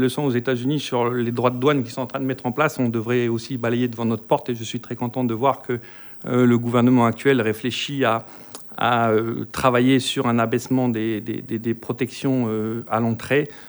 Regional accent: New Caledonia; en tant que Calédonien

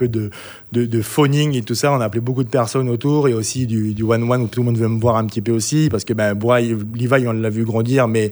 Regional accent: Bourail, South Province, New Caledonia; j'avais l'impression de me perdre chez moi à Bouraille, quoi.

